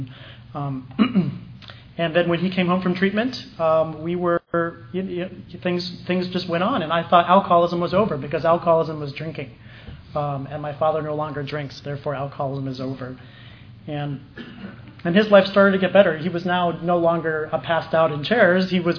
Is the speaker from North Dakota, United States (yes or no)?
no; Hawaii, United States; I grew up in Hawaii. I wanted to be like the popular people. I want to learn how to surf.